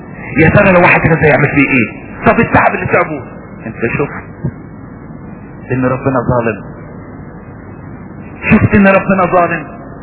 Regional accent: Upper Egypt, Egypt; وفي مثل بيقولوه عندنا في الصعيد

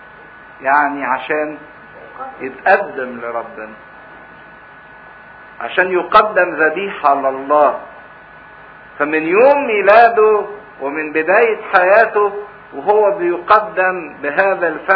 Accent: Egypt; الكلمة دي موجودة عندنا كمصريين

